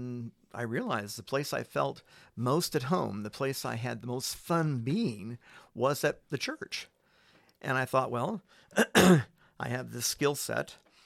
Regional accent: Terre Haute, Indiana, United States; I have a sister, Sharon, who lives in Terre Haute, Indiana, which is my hometown.

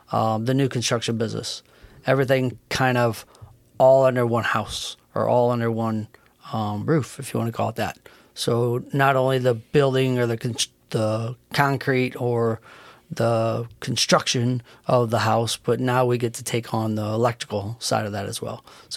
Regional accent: Collinsville, Illinois, United States; I grew up in Collinsville.

